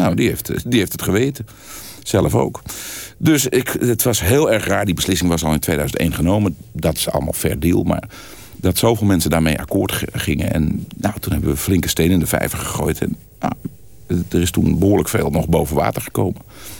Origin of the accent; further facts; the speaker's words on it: Haarlem, North Holland, Netherlands; God, ik kom uit Haarlem, Heemstede